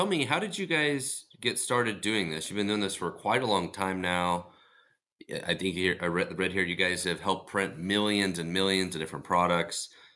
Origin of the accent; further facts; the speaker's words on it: Kansas City, Missouri, United States; I'm from Kansas City.